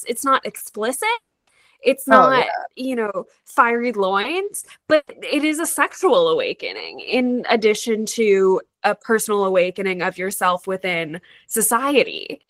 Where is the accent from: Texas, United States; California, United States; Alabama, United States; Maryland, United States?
Maryland, United States; I grew up outside DC in Maryland.